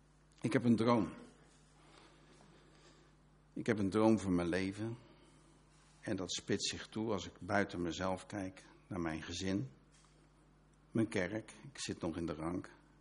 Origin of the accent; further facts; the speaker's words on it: Rotterdam, South Holland, Netherlands; ik kijk op Rotterdam, ik ben Rotterdammer, ik blijf Rotterdammer. Weet je wel? Ik woon op de parkeerplaats van Rotterdam.